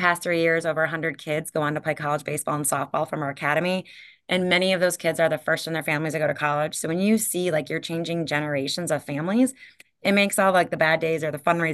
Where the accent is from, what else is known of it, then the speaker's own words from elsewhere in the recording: Wisconsin, United States; I'm that Irish Catholic girl from Wisconsin that speaks fluent Spanish and had studied a lot about multicultural marketing.